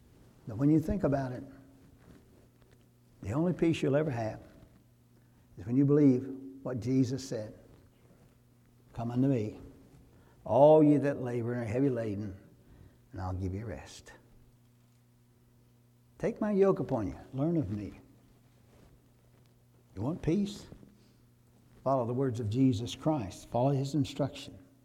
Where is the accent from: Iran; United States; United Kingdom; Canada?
United States; born there; I bow my head in thanksgiving that I was born in America.